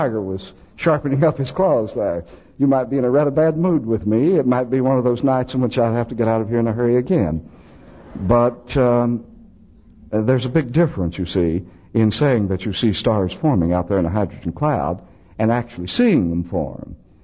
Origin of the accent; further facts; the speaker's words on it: El Paso, Texas, United States; You know, I'm from El Paso.